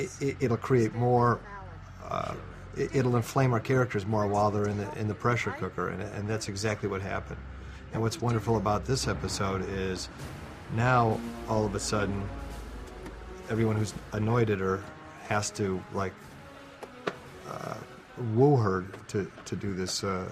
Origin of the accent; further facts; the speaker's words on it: Detroit, Michigan, United States; are both from Detroit. Just a little known fact.